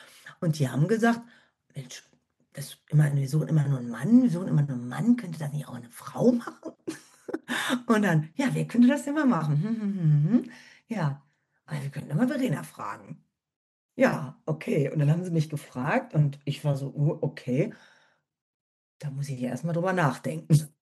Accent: Birkendorf, Baden-Württemberg, Germany; Also ich habe als Kind da gespielt. Ne? Meine Eltern waren an der Bühne und wir kommen ja auch aus Birkendorf, meine Familie.

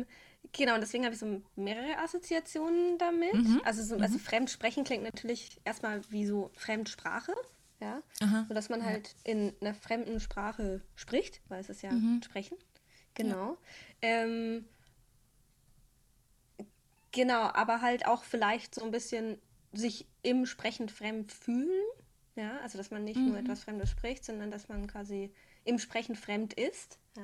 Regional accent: Bavaria, Germany; Und ich komme ja aus Franken, also da auch. Ich sitze auch jetzt wieder in Franken, da auch.

